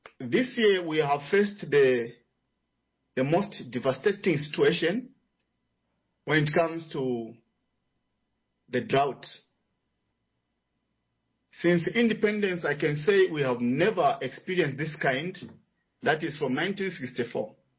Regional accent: Zambia; I'm from Zambia

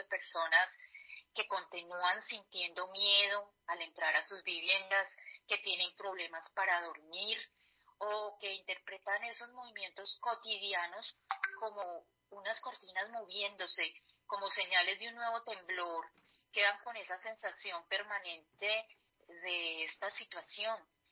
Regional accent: Colombia; en este caso en nuestro país, las tres somos colombianas

